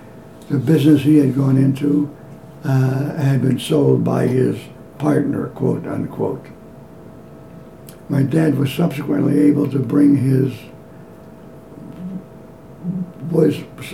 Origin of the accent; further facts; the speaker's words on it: Chicago, Illinois, United States; I was born in May 17th, 1926, in Chicago, Illinois.